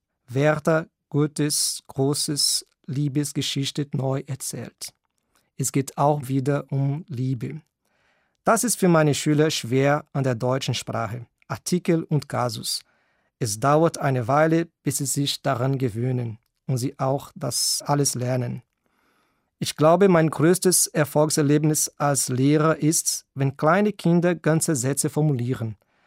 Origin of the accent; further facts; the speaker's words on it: Brazil; German is a second language; ich komme aus Brasilien. Geboren bin ich im Jahr 1980. Ich arbeite als Deutschlehrer an einer deutschen Schule in São Paulo.